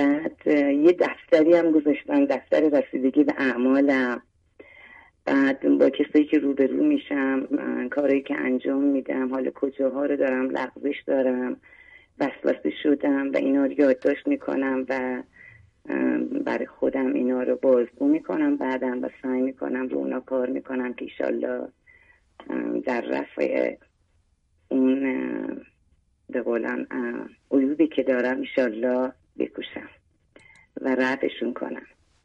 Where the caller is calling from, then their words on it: Shiraz, Fars, Iran; Persian is a second language; شیراز، برای دومین باره که تماس میگیرم خدمتتون